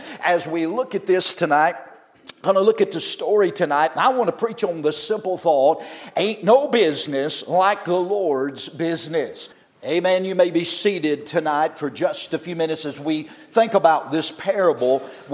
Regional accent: North Carolina, United States; I'm from Wilkes County, North Carolina.

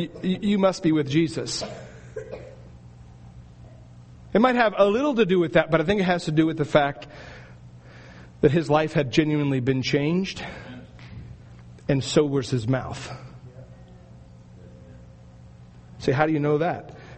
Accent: Astoria, Oregon, United States; but I grew up in Astoria. I grew up around fishermen.

